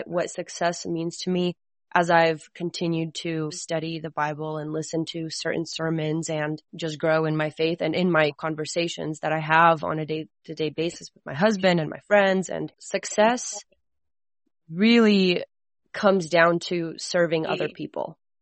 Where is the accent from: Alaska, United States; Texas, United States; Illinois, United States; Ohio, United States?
Alaska, United States; also born or lived in Russia / Washington State; I was born in Russia and I moved to the United States when I was really little and to Washington State, and then I moved to Alaska. I lived there for most of my life, grew up in Alaska.